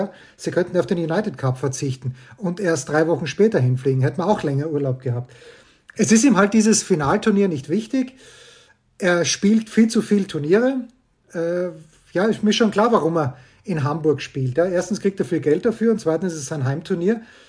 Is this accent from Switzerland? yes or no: no; Austria; ich bin Österreicher.